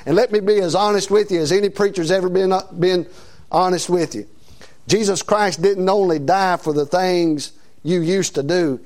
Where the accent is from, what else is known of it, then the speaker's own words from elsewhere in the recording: Cana, Virginia, United States; also born or lived in Mount Airy, North Carolina; I'm from Cana, Virginia, man. I'm from Mount Airy, North Carolina. I'm from as far back in the country as you get.